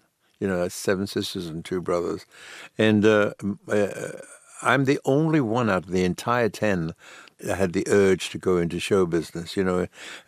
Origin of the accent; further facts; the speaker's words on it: Leicester, East Midlands, United Kingdom; you know, David and Richard Attenborough come from my hometown in Leicester.